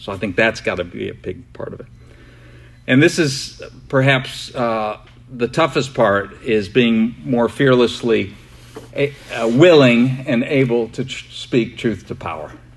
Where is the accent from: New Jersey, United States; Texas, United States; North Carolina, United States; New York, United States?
New York, United States; I'm from New York, so ran around with a lot of Italians